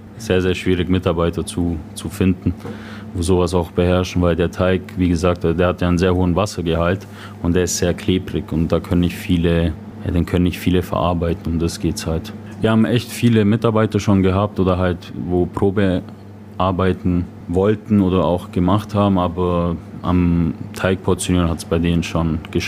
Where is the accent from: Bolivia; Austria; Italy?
Italy; Campania; German is a second language; Ich komme aus der Stadt von der Pizza und da gibt es halt wirklich nur sehr, sehr limitierte Anzahlen an Pizzen.